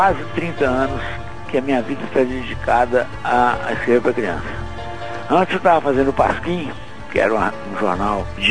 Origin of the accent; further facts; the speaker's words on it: Caratinga, Minas Gerais, Brazil; sou mineiro, do interior de Minas, uma cidade chamada Caratinga, famosíssima porque é a terra do … do Rui de Castro e da Miriam Leitão, e das Portadoristas, minha terra.